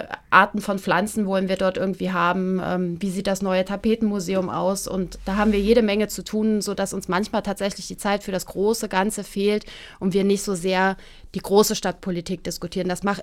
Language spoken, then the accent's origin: German; Kassel, Hesse, Germany; Also ich bin in Kassel aufgewachsen und habe auch zeitweise im Vorderen Westen zum Beispiel gewohnt und war aber von 2012 zweieinhalb Jahre zum Beispiel gar nicht in Kassel, habe in Hannover gearbeitet und gelebt und bin dann zurückgekommen